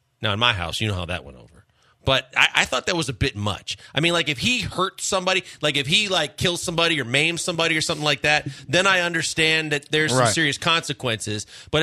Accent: Lake Michigan, United States; I grew up on Lake Michigan, and a lot of my friends even here still love to go fishing

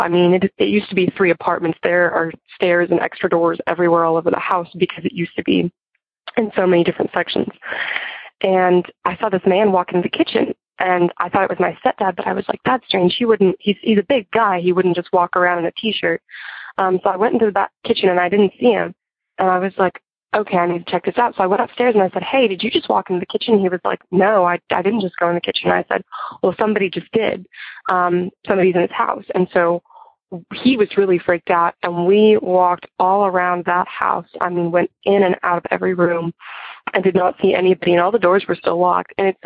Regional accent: Arkansas, United States; I'm from Arkansas, and I am 17 years old

